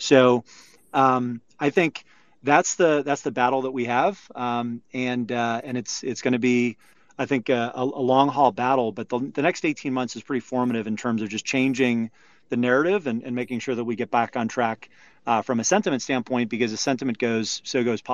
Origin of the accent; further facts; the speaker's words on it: United States; Obviously, I'm an American